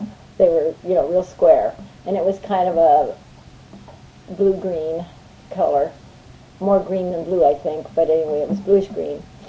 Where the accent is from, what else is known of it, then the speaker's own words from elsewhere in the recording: Laramie, Wyoming, United States; born there; I was born in Laramie, Wyoming in 1924.